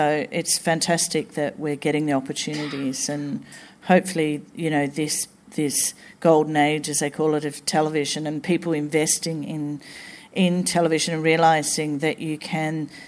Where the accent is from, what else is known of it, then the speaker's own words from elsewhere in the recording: Tasmania, Australia; I grew up in Tasmania, so I'd never seen my world on screen, my Australia